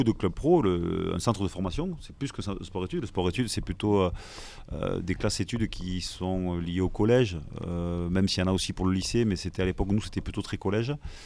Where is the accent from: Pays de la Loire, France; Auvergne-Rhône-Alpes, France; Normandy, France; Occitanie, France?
Occitanie, France; Albi; je suis natif de la ville d'Albi, dans le Tarn